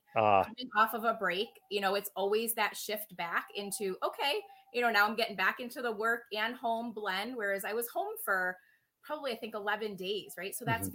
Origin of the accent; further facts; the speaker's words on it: Rochester, United States; clearly I'm from Rochester, as we've talked about.